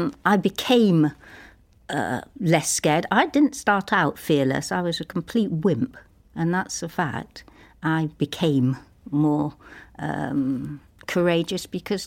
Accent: London, United Kingdom; I was very shy when I was growing up in London.

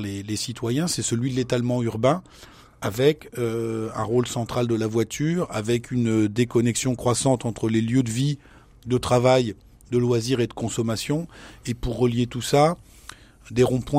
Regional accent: France; qu'on constate chez nous en France

